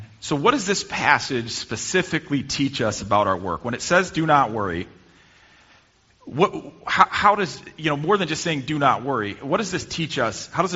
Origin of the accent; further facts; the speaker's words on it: Petoskey, Michigan, United States; When I grew up here in Petoskey, Michigan, you know, went to school.